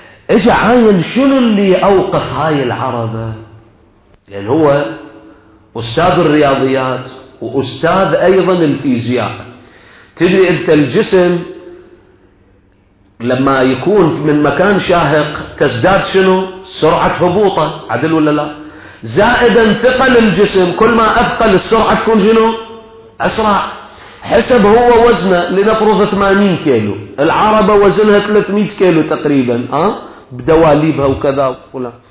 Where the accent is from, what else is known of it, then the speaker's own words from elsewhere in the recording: Iraq; احنا عندنا في العراق يسموه ربل.